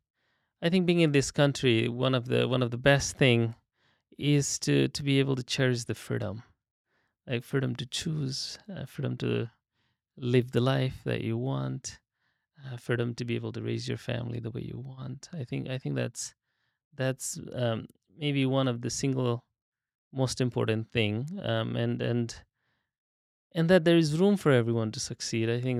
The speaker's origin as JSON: {"language": "English", "country": "Bhutan", "tie": "born or raised there", "said": "So I'm more connected to Nepalese culture. I was born in Bhutan, but many generations ago, my great-great-great-grandparents were originally, they migrated"}